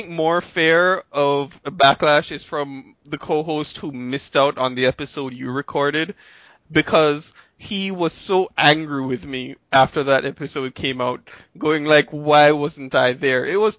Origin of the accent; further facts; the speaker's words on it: Jamaica; the moment I say I'm from Jamaica